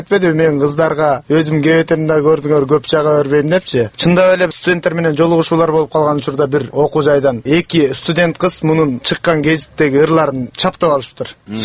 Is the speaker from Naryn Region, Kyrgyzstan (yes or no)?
yes; Kara-Moinok, Naryn Region, Kyrgyzstan; Кочкар районунда Кара Мойнок деген айылда туулуп өскөм.